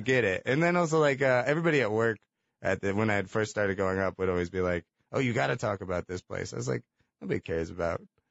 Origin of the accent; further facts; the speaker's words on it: San Diego, California, United States; also born or lived in Chicago; Yeah, I grew up here in San Diego. I moved here when I was, like, 5 from Chicago.